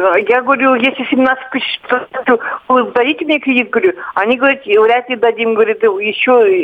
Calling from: Chuvashia, Russia; Я из Республики Чувашия.

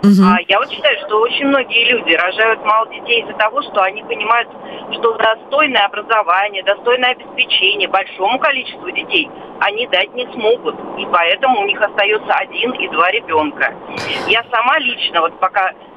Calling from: Moscow, Russia; из Москвы.

